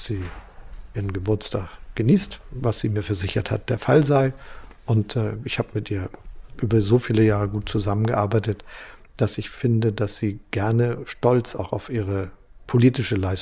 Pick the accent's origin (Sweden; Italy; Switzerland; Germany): Germany; Die Deutschen, und ich bin ein Deutscher, sind ja sehr berufsorientiert.